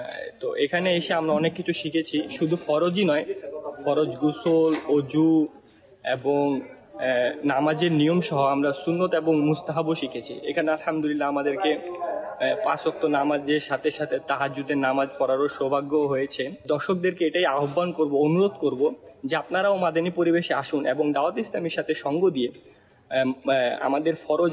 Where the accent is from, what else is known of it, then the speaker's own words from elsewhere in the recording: Dhaka, Dhaka Division, Bangladesh; আমি ঢাকা থেকে আসছি